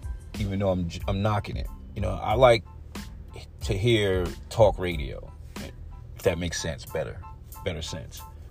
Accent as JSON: {"language": "English", "region": "New York", "country": "United States", "tie": "born or raised there", "said": "You know, of New York and growing up in New York and the legacy of New York"}